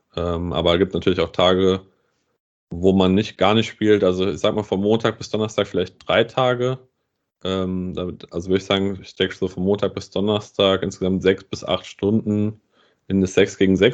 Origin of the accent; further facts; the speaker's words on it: Bad Nauheim, Hesse, Germany; also ich komme aus Bad Nauheim